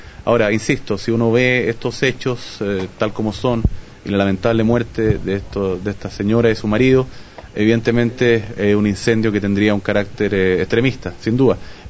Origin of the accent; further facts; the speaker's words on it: Chile; Como chilenos, nosotros hemos dicho